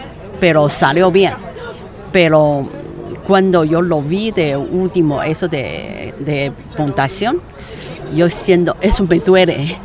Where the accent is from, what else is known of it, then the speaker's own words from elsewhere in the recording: China; Spanish is a second language; now in Mexico; mi ciudad, mi tierra. Y luego, pero yo soy china